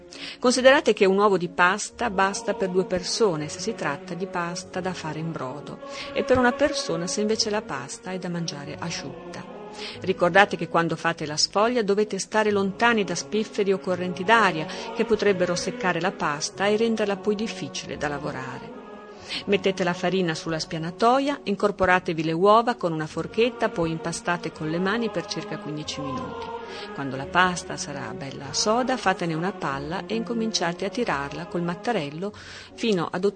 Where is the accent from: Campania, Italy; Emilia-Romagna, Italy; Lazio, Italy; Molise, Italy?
Emilia-Romagna, Italy; Modena; Da modenese pensai che questo era un segnale del destino